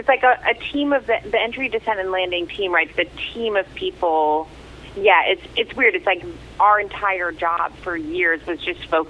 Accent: Croton-on-Hudson, New York, United States; Yes, so I grew up in Croton on Hudson. I went to like all Croton schools my whole life.

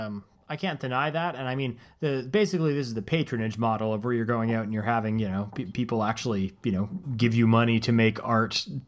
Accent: Canada; I feel like as a Canadian, I was unduly, forced to be aware of them

